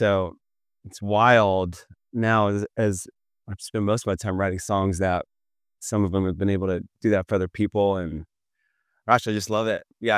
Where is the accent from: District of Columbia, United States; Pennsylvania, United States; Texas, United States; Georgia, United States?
Georgia, United States; Atlanta; Like, I grew up in Atlanta, Georgia, a suburb of the city.